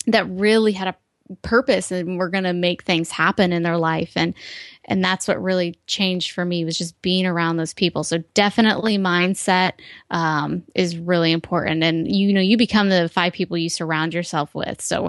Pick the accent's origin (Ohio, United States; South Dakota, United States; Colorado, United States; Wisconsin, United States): Ohio, United States; I was out here in California, because I'm from Ohio originally